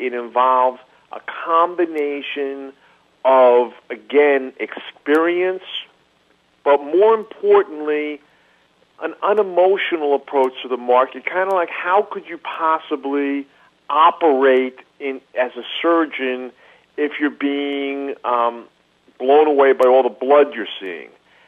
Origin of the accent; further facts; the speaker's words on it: New York City, New York, United States; growing up in New York City where there's a kind of a fast pace